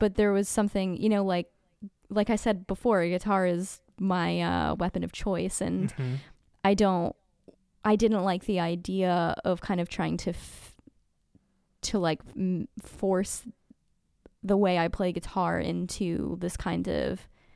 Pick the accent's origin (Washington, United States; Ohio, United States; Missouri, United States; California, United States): California, United States; Sacramento; I grew up in California in Sacramento in the 90s.